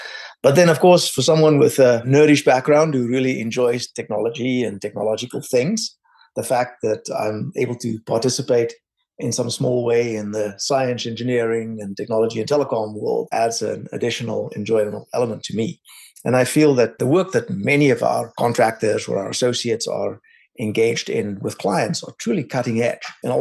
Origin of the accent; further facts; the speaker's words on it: South Africa; moved away as an adult; also born or lived in Cambridge, England / New York, United States; I grew up in South Africa. I studied electronic engineering first in Stellenbosch and then ultimately in Cambridge in England.